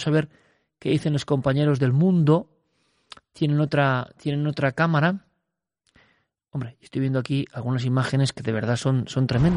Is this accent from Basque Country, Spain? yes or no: yes; Basque Country, Spain; born there; Imaginaos yo, que nací en el País Vasco